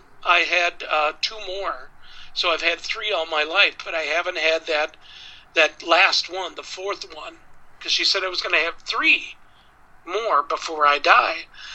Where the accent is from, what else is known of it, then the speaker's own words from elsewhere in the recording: Bemidji, Minnesota, United States; That's what they did in Bemidji. I was from Bemidji, Minnesota. Maybe things are different up there because we're northern. We're northern people, darn it.